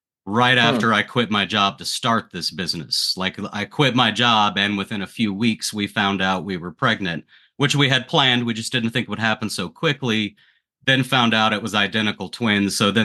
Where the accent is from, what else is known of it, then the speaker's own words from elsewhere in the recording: Texas, United States; So, well, I grew up in West Texas in a family where all the men they were self-employed